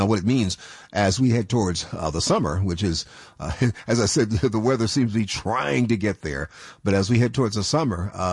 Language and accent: English; Buffalo, New York, United States; kind of close to my hometown of Buffalo, New York.